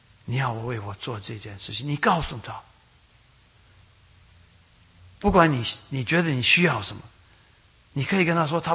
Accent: Taiwan; 我们台湾话说，你信的

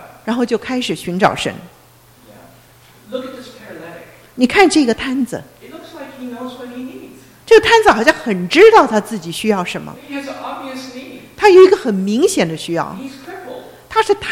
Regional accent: Ontario, Canada; also born or lived in Taiwan; 我是在台湾出生的。 我九岁的时候搬到加拿大。在安大略省的南边，靠近多伦多。

